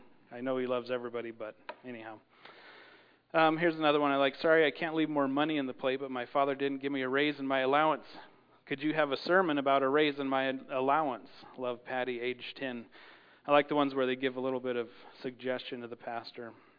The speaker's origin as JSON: {"language": "English", "region": "Wyoming", "country": "United States", "tie": "born or raised there", "said": "I grew up in Wyoming, and you farmers will like this."}